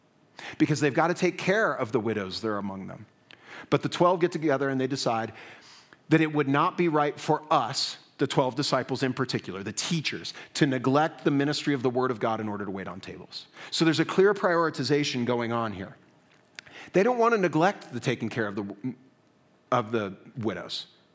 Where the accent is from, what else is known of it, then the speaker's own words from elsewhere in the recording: Texas, United States; I'm a Texan, so I'm prone to air conditioning.